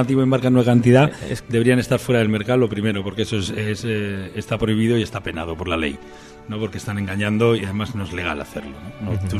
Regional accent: Santander, Cantabria, Spain; No, yo soy de Santander. Uh-huh. Soy de Santander.

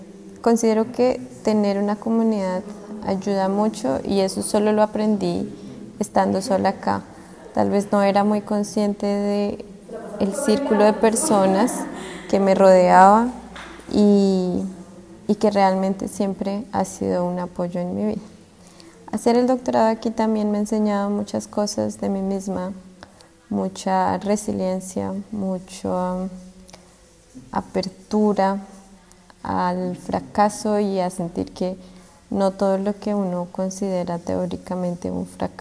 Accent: Bogotá, Colombia; also born or lived in Berlin; now in Munich, Germany; soy de Bogotá, Colombia, y esta es mi historia. Desde hace 4 años y medio vivo en Alemania, inicialmente en Berlín, y el resto del tiempo he vivido en Múnich.

